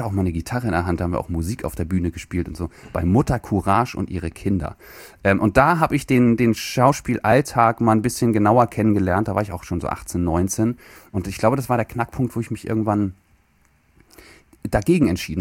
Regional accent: Kiel, Schleswig-Holstein, Germany; Ich wollte Handballprofi werden. Ich komme aus Kiel.

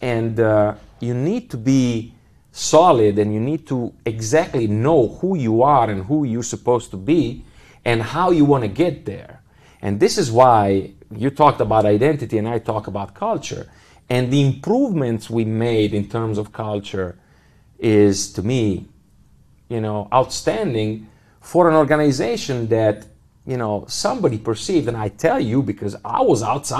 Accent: Milan, Lombardy, Italy; I give you the example of Milano because it's my home country. So, of course, I always keep an eye on Italy, you know.

